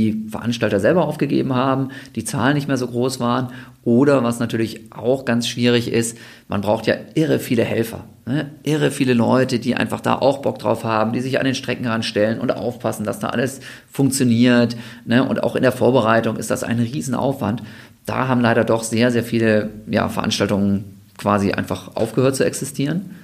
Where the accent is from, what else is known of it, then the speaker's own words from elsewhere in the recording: Osnabrück, Lower Saxony, Germany; also born or lived in Bochum; Also aufgewachsen bin ich in Osnabrück und dann habe ich wegen des Studiums und wegen des Sports ganz lange in Bochum gewohnt.